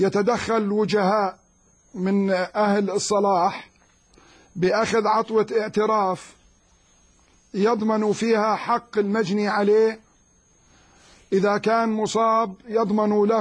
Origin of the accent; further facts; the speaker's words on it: Jordan; هذا الأسلوب ليس بديلا عن المحاكم المدنية عندنا في الأردن